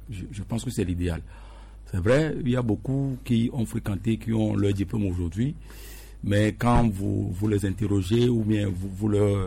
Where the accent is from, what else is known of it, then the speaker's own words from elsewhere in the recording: Togo; Maintenant, si des dispositions chez nous au Togo empêchent à ce que des enfants déjà à 4 ans, ils ne peuvent pas commencer le cours préparatoire première année